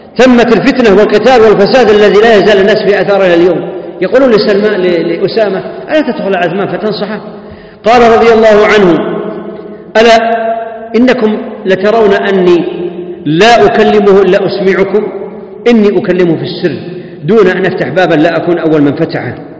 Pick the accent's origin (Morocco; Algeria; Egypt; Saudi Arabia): Saudi Arabia; الخوارج عندنا في السعودية